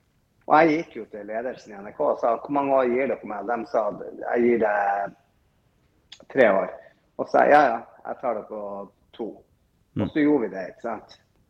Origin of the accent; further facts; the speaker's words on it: Northern Norway, Norway; Jeg er nordlending, jeg forstår det.